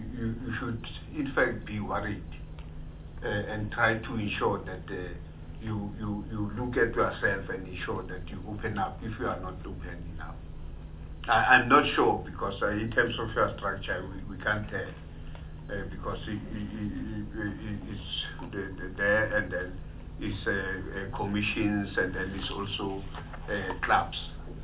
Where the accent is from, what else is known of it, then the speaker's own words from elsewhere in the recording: Gauteng, South Africa; because when I grew up, I'm from Gauteng, I grew, there is a Florida Lake.